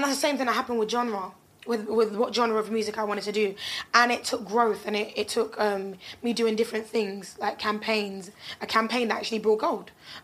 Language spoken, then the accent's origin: English; Kingston, Jamaica; born there; born in Jamaica, Kingston.